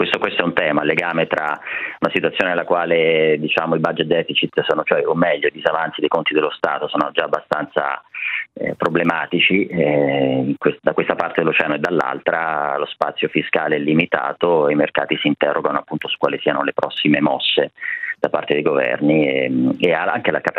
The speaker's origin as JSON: {"language": "Italian", "town": "Rome", "region": "Lazio", "country": "Italy", "said": "poi sono romano, per cui ci vado"}